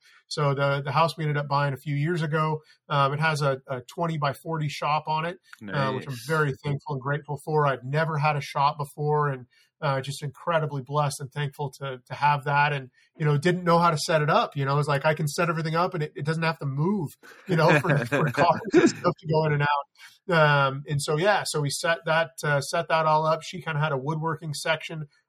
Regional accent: California, United States; now in Idaho, United States; even though I was born in Southern California, you know, I grew up, you know, doing all the skateboarding

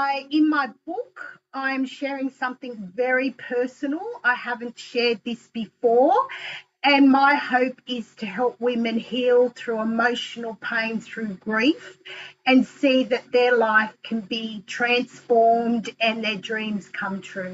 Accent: Australia; from Australia. I live on the south coast of New South Wales. It is 4 a.m. here in Australia

